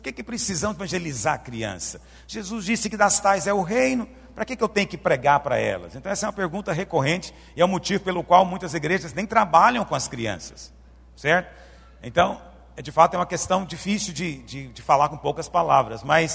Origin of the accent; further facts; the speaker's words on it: Rio de Janeiro, Brazil; Sou do Rio de Janeiro e lá nas favelas tem muita gente bem de vida.